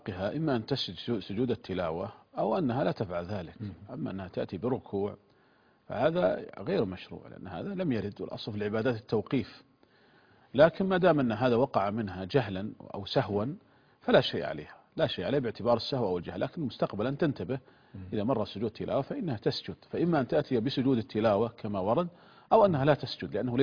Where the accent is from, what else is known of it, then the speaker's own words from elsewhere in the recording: Saudi Arabia; عندنا في المملكة العربية السعودية